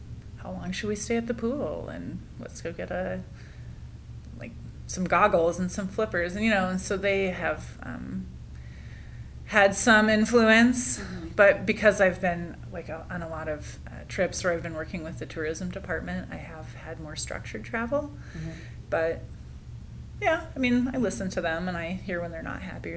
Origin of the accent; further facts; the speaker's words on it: Michigan, United States; And I grew up in Michigan, so it was very similar in that we had this huge body of water, you know, 40 minutes from my house.